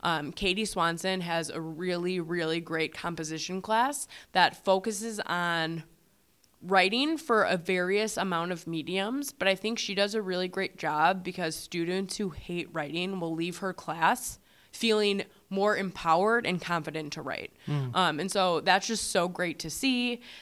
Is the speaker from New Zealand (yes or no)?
no; England, United Kingdom; and, like, as an English person, I can geek out for